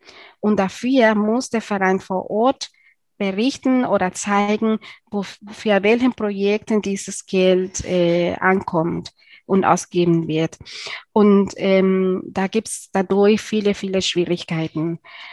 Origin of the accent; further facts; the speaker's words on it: León, Nicaragua; Wir unterstützen einen Kindergarten in meinem Heimatstadt in León, in Nicaragua.